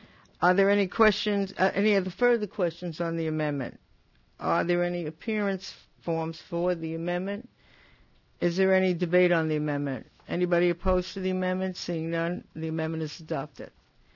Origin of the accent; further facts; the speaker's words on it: Hollywood, Florida, United States; But before that, I want to recognize some people from my hometown, from Hollywood.